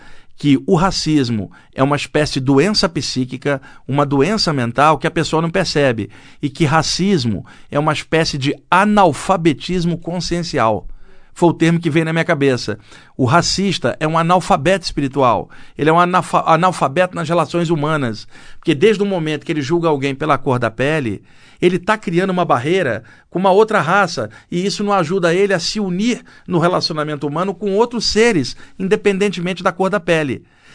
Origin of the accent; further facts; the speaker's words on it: Duque de Caxias, Rio de Janeiro, Brazil; now in São Paulo, Brazil; eu morava no bairro das Laranjeiras, perto do campo do Fluminense. Meu pai perdeu o emprego, teve que mudar para a Baixada Fluminense, ali onde eu cresci, em Duque de Caxias. Então, o bairro onde a gente morava tinha muito imigrante nordestino.